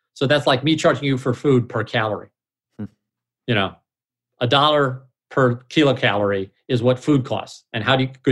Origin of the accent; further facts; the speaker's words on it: Missouri, United States; now in California, United States; And they will confess because they know I'm from Missouri. Missouri's a red state.